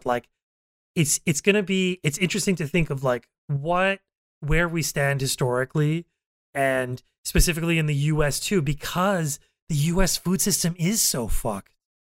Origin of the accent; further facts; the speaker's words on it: Canada; because I grew up in Canada too, and I didn't get America until like I had lived there